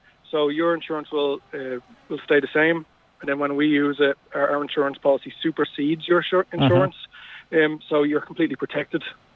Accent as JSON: {"language": "English", "region": "County Wicklow", "country": "Ireland", "said": "If we do want to rent from the country, I'm myself from Wicklow, so it can be quite difficult when I'm stuck."}